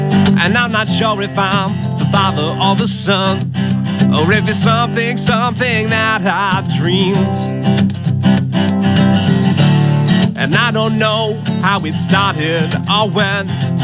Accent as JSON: {"language": "English", "town": "Bellingham", "region": "Massachusetts", "country": "United States", "tie": "born or raised there", "said": "Well, we tonight we're in Bellingham, Massachusetts, my hometown, at a little place called Rockin' Coal."}